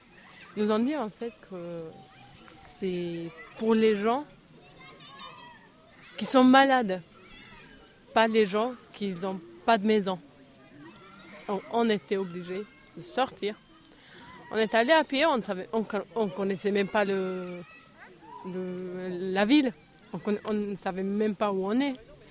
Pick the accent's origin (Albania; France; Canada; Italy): Albania; moved away as an adult; j'ai 23 ans et je viens d'Albanie. Ça fait 2 ans et demi que je suis là. Donc, j'avais 21 ans quand je suis partie de chez moi, avec toute ma famille.